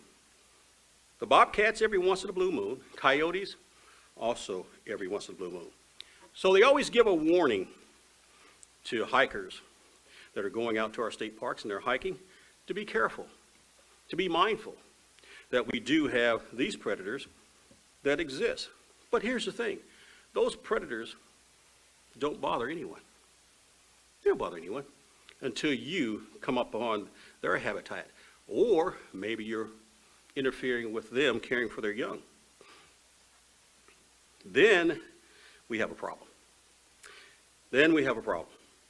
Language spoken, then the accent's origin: English; Indiana, United States; You know, I grew up in Indiana. Indiana is, of course, the farming belt of the Midwest.